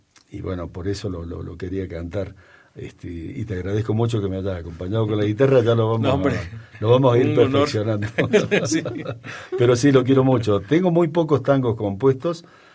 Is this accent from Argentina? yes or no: yes; Argentina; moved away as an adult; also born or lived in Brazil; yo cuando me fui de Argentina, tenía 19 años, me fui a... Ya cuando ya me decidí a no ser ingeniero ni nada de eso, me fui a Brasil y viví un tiempo en Brasil